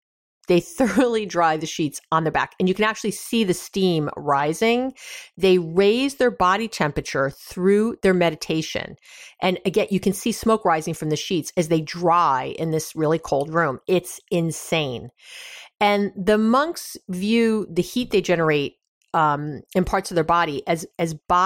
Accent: New York, United States; I'm from New York, and I'm saying it's cold.

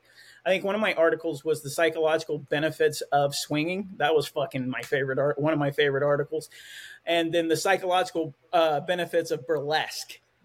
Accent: Oklahoma, United States; also born or lived in Fort Worth, Texas; now in Canada; And I practice in Maine, but I was born in Fort Worth, Texas and raised in Oklahoma.

